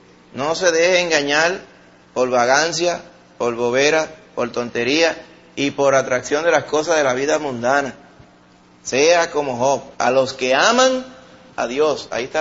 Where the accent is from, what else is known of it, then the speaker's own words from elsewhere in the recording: Puerto Rico; Porque somos puertorriqueños. El puertorriqueño quiere, le gusta que vaya un médico